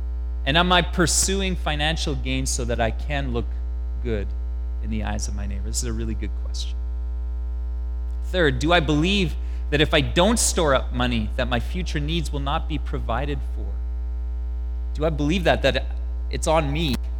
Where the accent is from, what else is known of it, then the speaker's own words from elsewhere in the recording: Canada; Lord, how do you want me to live as a Canadian in 2015?